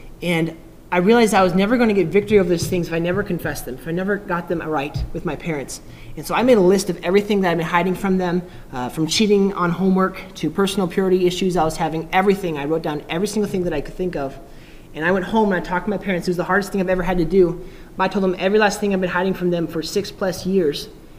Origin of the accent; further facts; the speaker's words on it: South Carolina, United States; I'm from South Carolina.